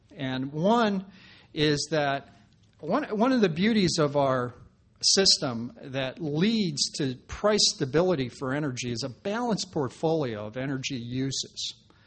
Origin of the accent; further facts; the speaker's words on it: Wyoming, United States; since I am from Wyoming and we have the Powder River Basin, which has the enormous coal reserves in Wyoming